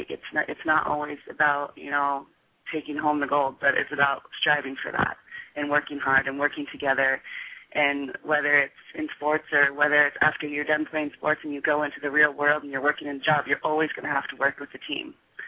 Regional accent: United States; Like, myself as an American, I know that we're very independent people

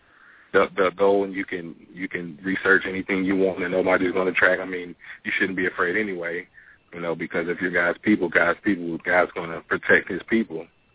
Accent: Detroit, Michigan, United States; now in Louisiana, United States

